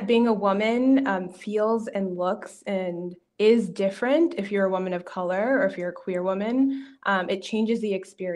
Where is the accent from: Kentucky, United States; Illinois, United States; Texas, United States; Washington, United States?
Illinois, United States; Naperville; And I grew up in Naperville in the suburbs of Chicago as one of the only Black kids in my classroom.